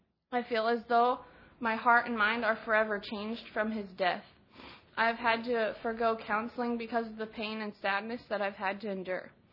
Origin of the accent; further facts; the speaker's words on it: Yakima, Washington, United States; from Yakima, Washington.